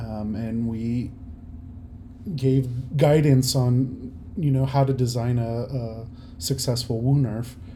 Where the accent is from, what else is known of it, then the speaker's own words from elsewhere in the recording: Houston, Texas, United States; I don't go to Dallas because I'm from Houston, and why would I ever need to go to Dallas?